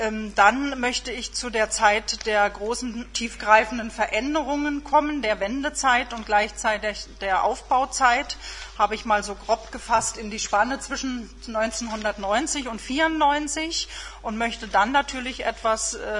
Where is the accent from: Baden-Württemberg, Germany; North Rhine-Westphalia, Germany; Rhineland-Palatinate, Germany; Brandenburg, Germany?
Brandenburg, Germany; Potsdam; Ich selbst bin geboren und aufgewachsen, habe meine Kindheit und Jugend verbracht in Potsdam, in meiner Heimatstadt, in ja der auch geschichtsträchtigen preußischen Metropole, habe dort am damaligen, ja heute würde man sagen Humboldt-Gymnasium, mein Abitur gemacht.